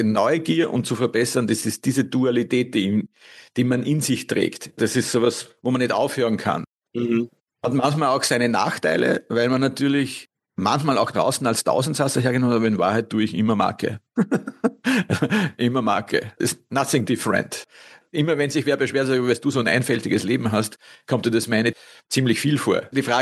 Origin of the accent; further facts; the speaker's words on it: Austria; damit komme ich nun natürlich als Österreicher aus einem römisch-katholischen Hause, ja, logischerweise.